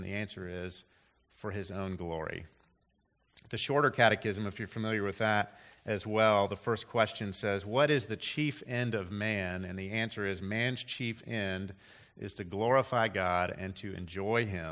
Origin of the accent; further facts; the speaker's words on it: Mississippi, United States; born there; I'm a Florida Gator, I'm a former ostrich salesman, and I was born in Mississippi.